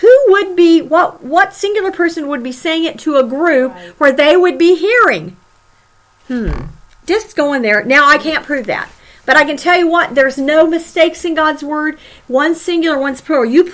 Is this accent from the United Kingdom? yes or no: yes; England, United Kingdom; Now, you know, I'm an English person, and I'm into language, so I went, now that's singular.